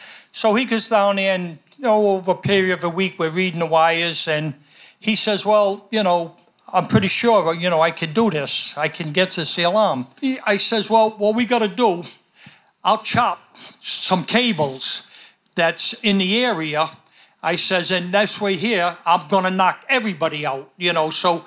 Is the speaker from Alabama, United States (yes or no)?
no; Rhode Island, United States; but I was from Rhode Island, so I knew it.